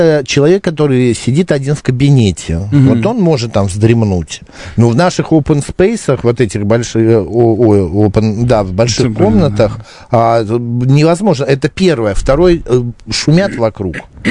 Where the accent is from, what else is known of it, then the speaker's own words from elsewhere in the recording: Moscow, Russia; говорят, что мы, москвичи, зажрались.